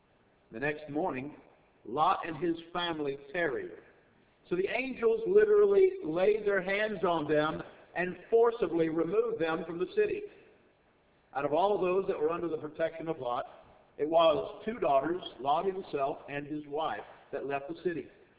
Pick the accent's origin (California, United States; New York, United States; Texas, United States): Texas, United States; I know I'm from Texas. I keep telling you that.